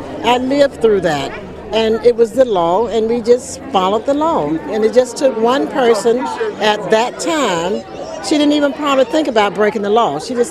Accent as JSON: {"language": "English", "region": "Alabama", "country": "United States", "said": "No, but I can, because I'm from Alabama, and it's just amazing how for many years you just did things just because, and all of a sudden, freedom."}